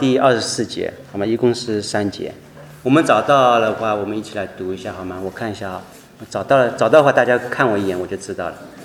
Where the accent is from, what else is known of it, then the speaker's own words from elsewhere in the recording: China; moved away as an adult; now in United States; 我在想，我那时候以前我没有来到美国以前，我是大陆来的啊。